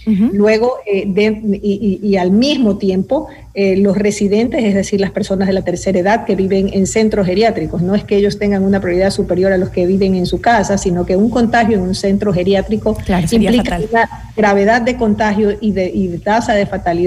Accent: Ecuador; Es un compromiso de todos como ecuatorianos

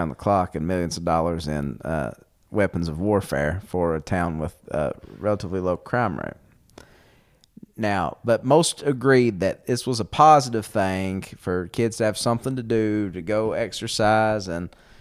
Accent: Kentucky, United States; a common refrain you always heard growing up in Eastern Kentucky is there's nothing for anybody to do.

